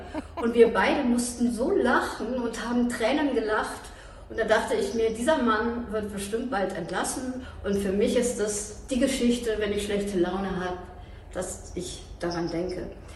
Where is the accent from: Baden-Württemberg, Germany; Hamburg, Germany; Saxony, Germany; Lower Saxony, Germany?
Hamburg, Germany; now in Berlin, Germany; Ich grüße dich aus Berlin in meine alte Heimat Hamburg.